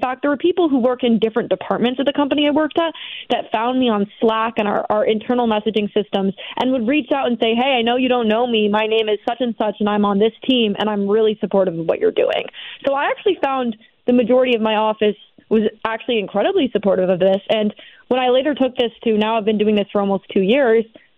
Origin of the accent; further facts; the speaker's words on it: Connecticut, United States; I was getting messages from someone in my home state of Connecticut